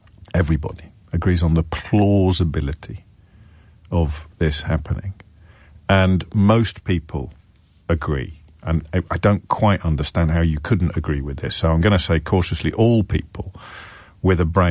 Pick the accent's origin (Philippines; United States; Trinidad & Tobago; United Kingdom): United Kingdom; Kidderminster, West Midlands; I'm from Kidderminster, just in case you're new to the programme. But I'm from Kidderminster.